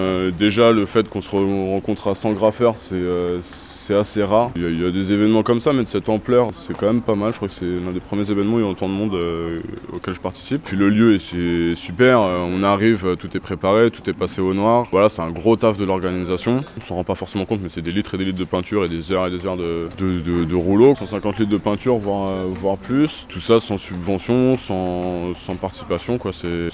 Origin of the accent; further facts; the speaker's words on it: Île-de-France, France; Ça fait 10 ans que je graffe. Donc, je viens du Val d'Oise.